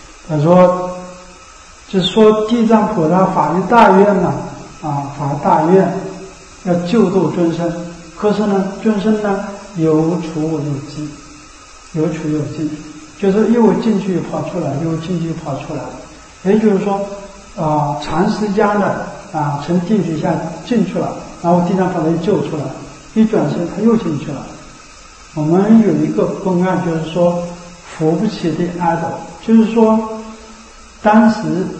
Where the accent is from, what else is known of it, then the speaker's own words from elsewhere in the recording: China; 那我说，我们中国人呢、啊，我们世界上所有人，正民主的人都是这样的。